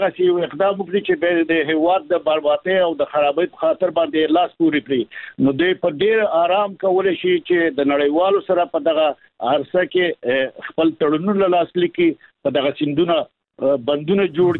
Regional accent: Kunar, Afghanistan; البته زه خپله هم د کونړ ولایت یم. کونړ یو غرنی ولایت دی.

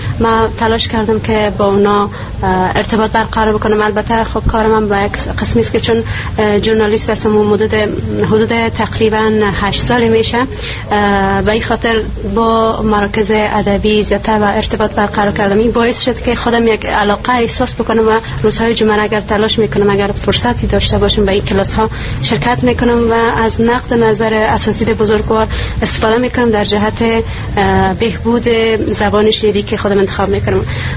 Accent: Iran; من اگر بگویم که کلن در ایران متولد افغانستان هستم، ولی کن در ایران رشد نمای میجا بوده.

